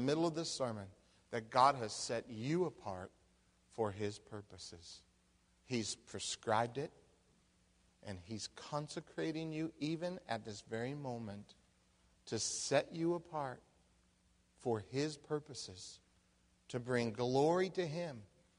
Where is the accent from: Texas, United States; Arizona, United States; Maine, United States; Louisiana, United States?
Arizona, United States; Phoenix; I grew up in Phoenix, Arizona.